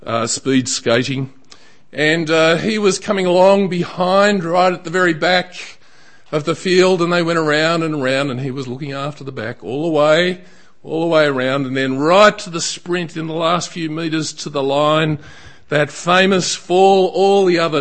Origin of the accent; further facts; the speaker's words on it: Australia; you might have felt a little bit better about being an Australian.